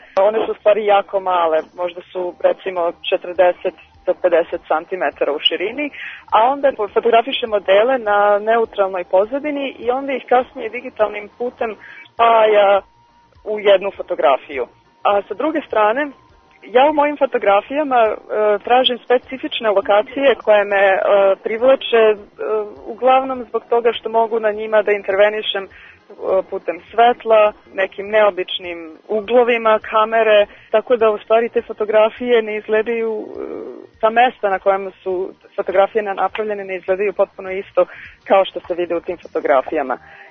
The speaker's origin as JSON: {"language": "Serbian", "town": "Belgrade", "region": "City of Belgrade", "country": "Serbia", "tie": "born or raised there", "lives_now": "New York, United States", "said": "rođena sam u Beogradu i ovdje sam odrasla"}